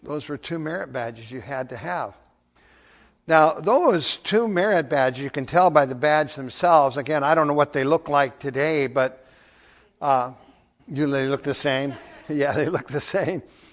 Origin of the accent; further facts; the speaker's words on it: Montana, United States; But one of the organizations I was involved in growing up in Montana, and again, I have a lot of very fond memories of it, and that is the Boy Scouts.